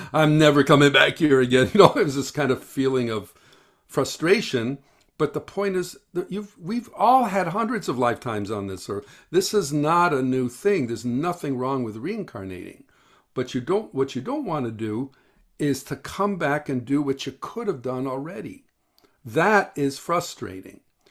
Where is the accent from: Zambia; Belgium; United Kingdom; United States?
United States; Midwest; now in California, United States; I came to California from the Midwest because I was going to be in movies and television and all that.